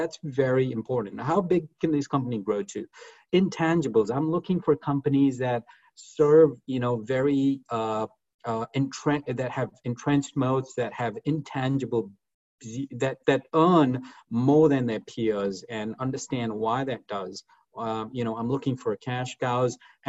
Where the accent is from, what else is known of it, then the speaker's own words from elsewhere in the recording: India; I grew up in India, but I've been trained outside. And then, you know, I've spent the bulk of my professional career, about 15 years in Asia, predominantly in Hong Kong and Singapore.